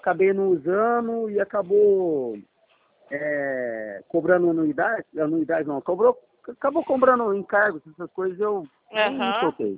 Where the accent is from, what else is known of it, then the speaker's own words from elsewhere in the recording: Ribeirão Preto, São Paulo, Brazil; eu sou aqui de Ribeirão Preto